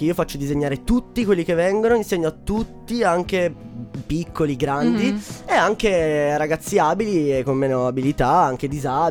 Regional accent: San Mauro Torinese, Piedmont, Italy; io sono di San Mauro Torinese.

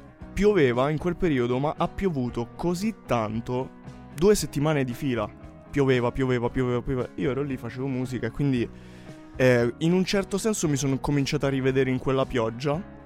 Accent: Rome, Lazio, Italy; accent: Roman; now in Turin, Italy; io prima di venire a Torino, io sono di Roma, quindi se sentite il mio accento strano è per questo.

